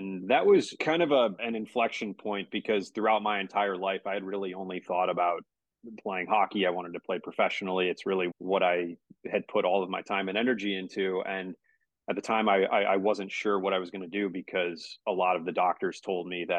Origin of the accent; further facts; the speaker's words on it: St. Louis, Missouri, United States; Played growing up in St. Louis, played through the youth programs in St. Louis